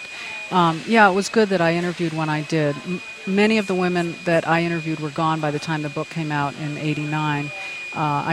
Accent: New York, United States; moved away; also born or lived in New Mexico; I was raised in New York, although I've lived in New Mexico since the 70s.

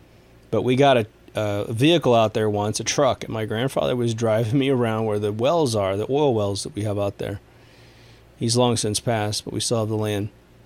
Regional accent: Kansas, United States; I come from Kansas, in the middle of America. What's Kansas known for? Being flat.

